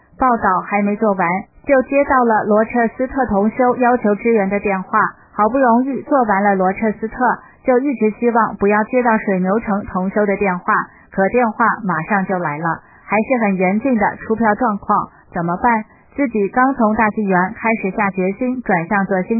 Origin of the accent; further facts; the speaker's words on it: Toronto, Ontario, Canada; 我来自加拿大多伦多